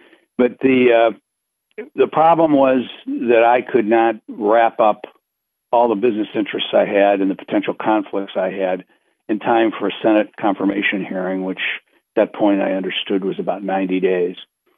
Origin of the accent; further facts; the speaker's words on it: Parma, Ohio, United States; also born or lived in Cleveland; Yeah, I was born in Cleveland and down on West 77th, and then we moved to Parma. And I lived in Parma until I was in graduate school, really.